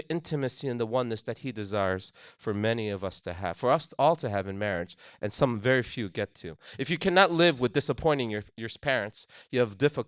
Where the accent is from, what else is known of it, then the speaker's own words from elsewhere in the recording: New Jersey, United States; now in Virginia, United States; I was up in New Jersey where my parents still reside. I grew up in New Jersey, as Pastor Ken mentioned.